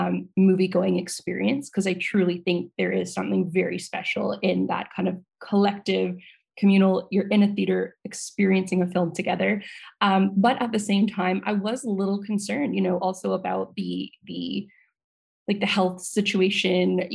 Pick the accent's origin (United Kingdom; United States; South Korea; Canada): Canada; Scarborough, Ontario; So I'm originally from Scarborough. I went to university in Ottawa.